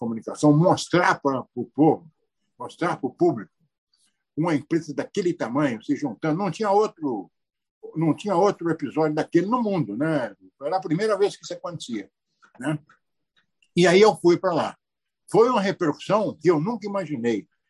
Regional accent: Minas Gerais, Brazil; Eu sou mineiro, né?

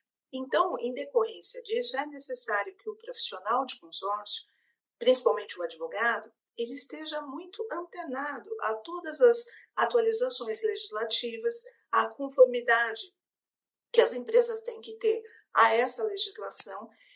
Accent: São Paulo, Brazil; Eu sou natural de São Paulo, Regina. Sou daqui de São Paulo mesmo.

